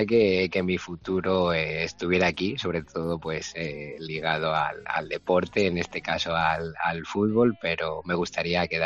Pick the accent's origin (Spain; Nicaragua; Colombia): Spain; Yuncos, Castilla-La Mancha; now in Japan; Pues soy de Yuncos.